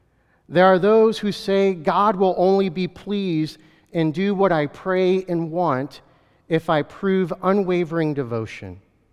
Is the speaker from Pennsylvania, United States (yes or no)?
no; Kentucky, United States; So a simple truth that I am an American Salvadorian man who was raised in Kentucky and a Christian